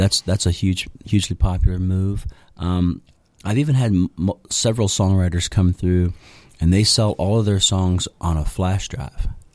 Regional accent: St. Matthews, Kentucky, United States; But we got back to St. Matthews. I grew up in St. Matthews off Chenoweth Lane, and I went to school, you know, elementary school in St. Matthews, and went to high school in St. Matthews, and I still live there

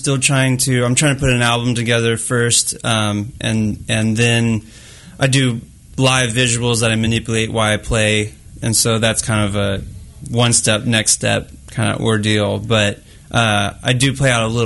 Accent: Lawrence, Kansas, United States; now in Kansas City, United States; I really never got shows in Lawrence until I moved here. So my hometown, but they weren't too friendly to me until I left.

